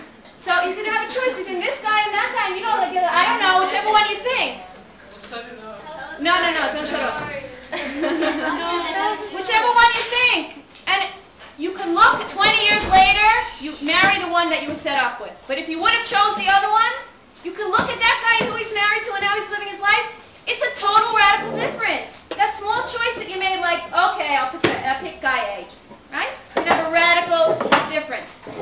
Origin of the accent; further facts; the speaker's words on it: New York, United States; Meaning, because I'm a New Yorker, so I only know New York and New Jersey, but whatever.